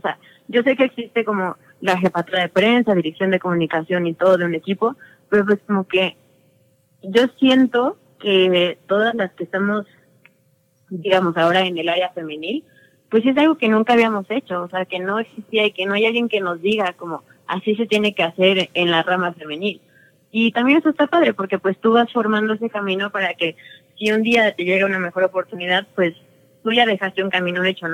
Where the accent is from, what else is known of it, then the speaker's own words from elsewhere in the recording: Toluca, State of Mexico, Mexico; yo nací aquí en Toluca y aquí vivo desde que tengo memoria.